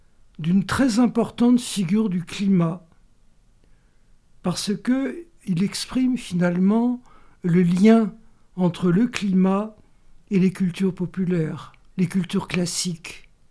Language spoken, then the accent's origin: French; Paris, Île-de-France, France; moved away as an adult; now in Marseille, France; Je suis né à Paris. J'ai vécu à Paris jusqu'à une trentaine d'années. C'est à ce moment-là que je suis parti m'installer à Marseille.